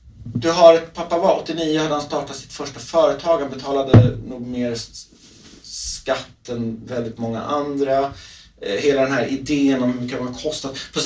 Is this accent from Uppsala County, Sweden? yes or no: yes; Uppsala, Uppsala County, Sweden; vi skulle ut från Stockholm och tillbaka till Uppsala där jag växte upp